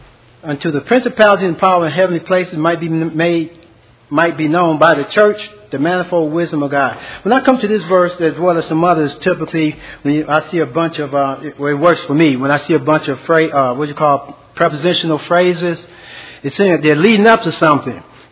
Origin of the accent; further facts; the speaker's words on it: Michigan, United States; moved away as an adult; in Michigan. That's my home state under Pastor Wilson Watkins.